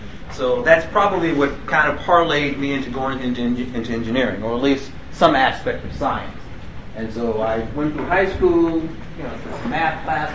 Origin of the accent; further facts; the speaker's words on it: Chicago, Illinois, United States; Born and raised in Chicago, Illinois.